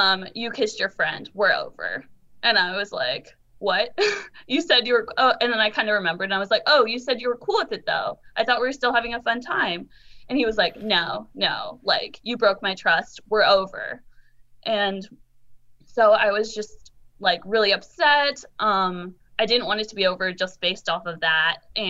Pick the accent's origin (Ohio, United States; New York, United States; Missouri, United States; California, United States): California, United States; Sacramento; I'm 23 and I'm from Sacramento.